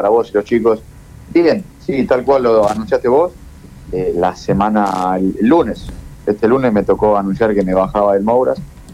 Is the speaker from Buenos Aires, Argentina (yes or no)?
no; Marco Polo, Córdoba, Argentina; La realidad es que yo soy de Marco Polo, provincia de Córdoba